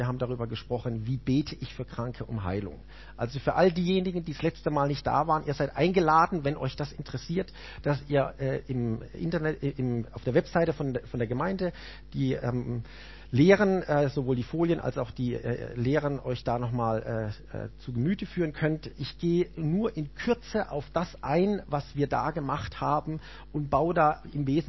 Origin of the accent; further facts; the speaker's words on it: Karlsruhe, Baden-Württemberg, Germany; Ich komme aus Karlsruhe, bin dort einer der Leiter vom Gebetszentrum.